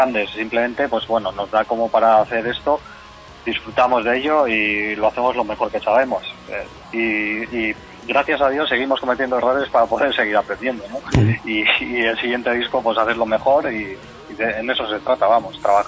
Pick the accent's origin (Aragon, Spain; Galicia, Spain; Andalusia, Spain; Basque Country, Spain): Basque Country, Spain; Mondragón; yo soy de aquí, de Arrasate, de Mondragón.